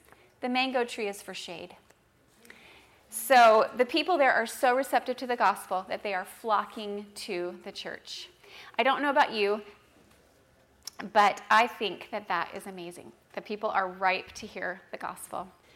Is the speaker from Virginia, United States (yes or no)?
yes; Virginia, United States; where I grew up in Virginia, it was 30 years before they created 3 stakes in that area.